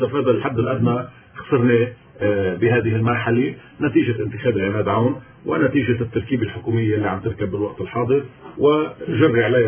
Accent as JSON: {"language": "Arabic", "country": "Lebanon", "said": "ويلي بيفكر أنه فوتتنا كلبنانيين بمسار رئاسة الجمهورية"}